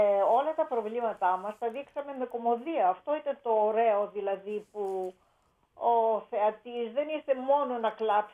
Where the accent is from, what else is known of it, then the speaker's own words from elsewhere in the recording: Katerini, Central Macedonia, Greece; εμένα με έδωσε για υιοθεσία σε ένα άτεκνο ζευγάρι στην Κατερίνη, εκεί που μεγάλωσα μετά. Που μιλούσα στο σπίτι μόνο τουρκικά και αυτοί ήταν από τη Σμύρνη πρόσφυγες.